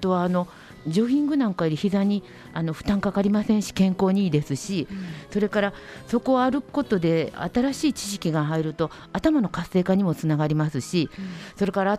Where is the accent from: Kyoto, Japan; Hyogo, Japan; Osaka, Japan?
Kyoto, Japan; Maizuru; もともとは舞鶴に生まれ育ちながら舞鶴のことをほとんど知らなかったんです。